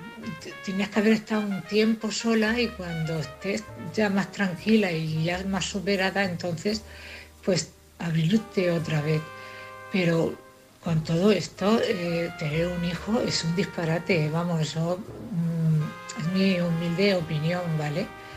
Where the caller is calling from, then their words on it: Cartagena, Region of Murcia, Spain; de Cartagena.